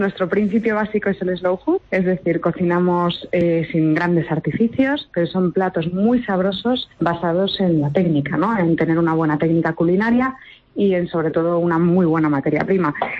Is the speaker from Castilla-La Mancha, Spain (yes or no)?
yes; Castilla-La Mancha, Spain; yo soy de aquí de Toledo, de un pueblecito de al lado de Mora.